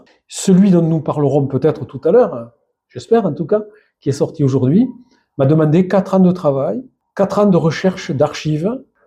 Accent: Saint-Gaudens, Occitanie, France; born there; moi, je suis né en 57 à Saint-Gaudens. Donc je suis un vieux bonhomme, hein, pas loin des 70 ans.

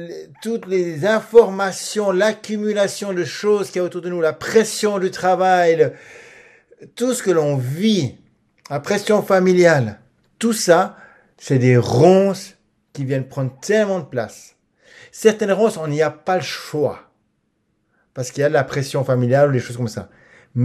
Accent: Switzerland

